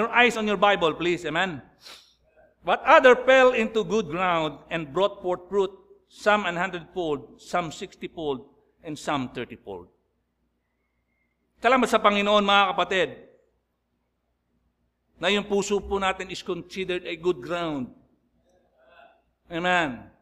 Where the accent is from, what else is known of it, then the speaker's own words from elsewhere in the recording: Manila, Metro Manila, Philippines; Hindi ako lumaki doon. Lumaki ako sa Manila eh. Natuto ako ng kalokohan dito sa Maynila eh. Pero for 15 years, nanirahan po ako doon.